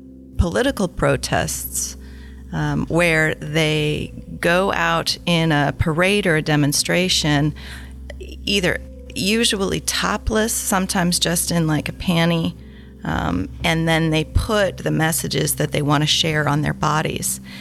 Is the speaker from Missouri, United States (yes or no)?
yes; St. Louis, Missouri, United States; I grew up in St. Louis, Missouri, and my family is all still there.